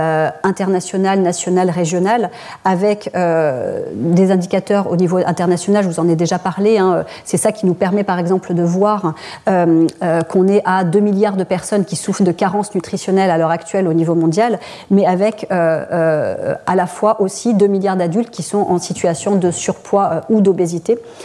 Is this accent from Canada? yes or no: no; south of France, France; moi je suis du Sud, donc j'ai mis un article